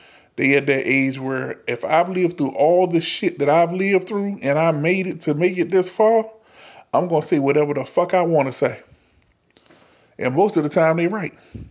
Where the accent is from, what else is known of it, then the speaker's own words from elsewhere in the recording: the South, United States; now in Pacific Northwest, United States; because I'm from the South, I have a completely different upbringing than most of the people who live in the PNW.